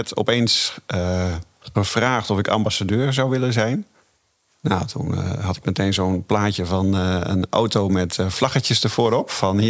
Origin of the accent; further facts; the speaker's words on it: Heerenveen, Friesland, Netherlands; Ja, Fries, geboren en getogen in Heerenveen.